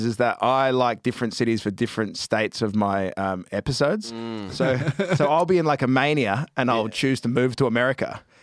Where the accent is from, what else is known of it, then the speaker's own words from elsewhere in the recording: Australia; moved away as an adult; I come from Australia and I didn't like it there and I left.